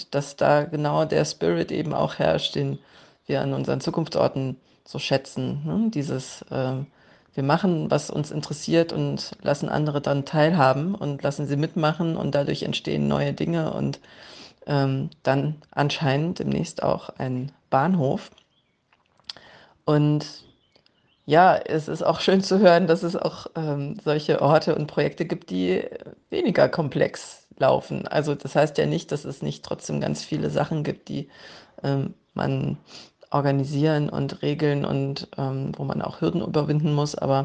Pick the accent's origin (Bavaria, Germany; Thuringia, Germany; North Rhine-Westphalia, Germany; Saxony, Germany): North Rhine-Westphalia, Germany; in der Nähe von meinem Heimatort, nämlich bei Bonn